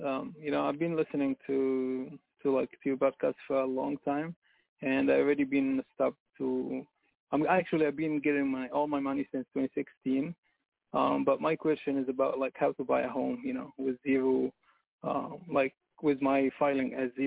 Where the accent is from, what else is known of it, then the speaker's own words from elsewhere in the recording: Egypt; English is a second language; moved away as an adult; now in United States; I'm an immigrant, and it's funny that you keep mentioning Egypt. I'm also Egyptian, you know, so I came from Egypt 2011